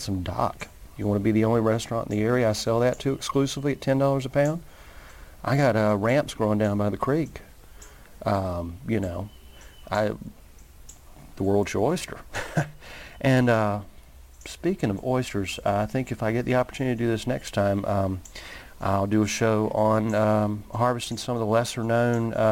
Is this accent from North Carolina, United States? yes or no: yes; North Carolina, United States; But I grew up in North Carolina, in an area where everybody said pecan for no apparent reason.